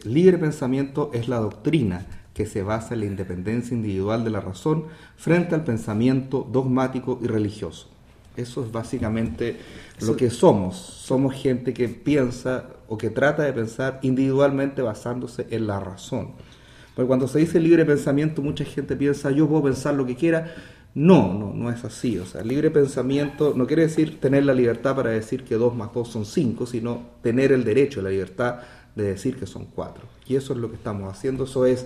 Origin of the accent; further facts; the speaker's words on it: Chile; now in United States; Bueno, yo soy chileno, vivo en Estados Unidos hace algo más de 2 años.